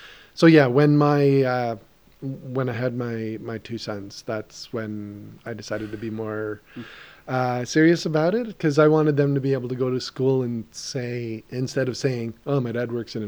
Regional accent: Ottawa, Ontario, Canada; we're both from Ottawa.

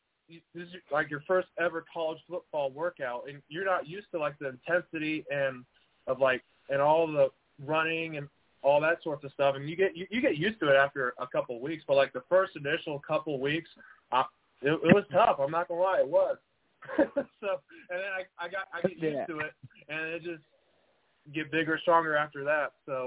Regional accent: San Angelo, Texas, United States; I played my last two at 2 years of eligibility at Angelo State, my hometown college.

